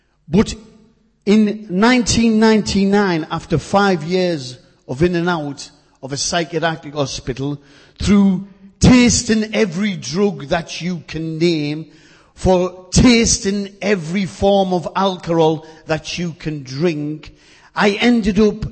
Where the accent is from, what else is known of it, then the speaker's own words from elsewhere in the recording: Middlesbrough, North East England, United Kingdom; I'm from Middlesbrough.